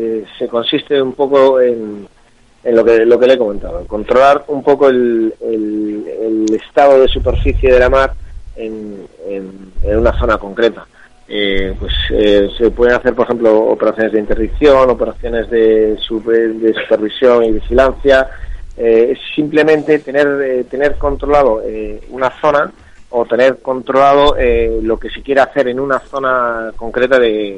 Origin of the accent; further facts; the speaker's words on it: Ferrol, Galicia, Spain; Yo en concreto sí soy de Ferrol